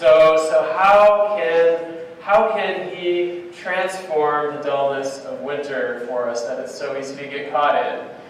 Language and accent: English; Wisconsin, United States; born there; I was born in Wisconsin, but I keep telling people my body is more suited for Texas